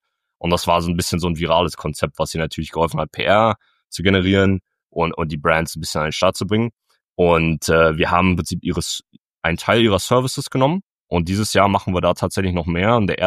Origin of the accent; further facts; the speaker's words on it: Berlin, Germany; now in Netherlands; Ich bin ursprünglich aus Berlin. Ich wohne gerade in der Nähe von Amsterdam